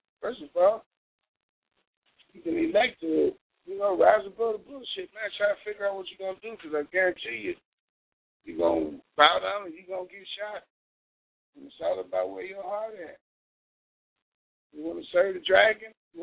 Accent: United States; born there; I'm not an African. I'm an American. I was born here in America.

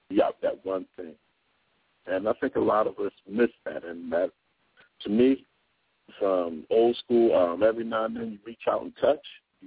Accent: Baltimore, Maryland, United States; You know, I grew up in Baltimore, and one thing I always said to myself was I never wanted to be my father's son.

